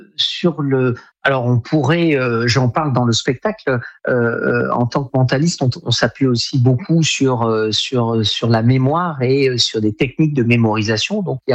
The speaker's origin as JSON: {"language": "French", "region": "Nouvelle-Aquitaine", "country": "France", "said": "Je suis originaire des Pyrénées-Atlantiques"}